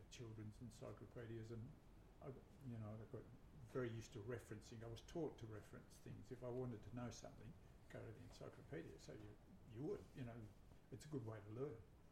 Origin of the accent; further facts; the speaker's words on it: Launceston, Tasmania, Australia; I was born in Launceston in 1952, and I grew up there from obviously 1952, and I left when I was about 17 and a half, 18, and came down to Hobart. But my home life was in sort of outer suburban Launceston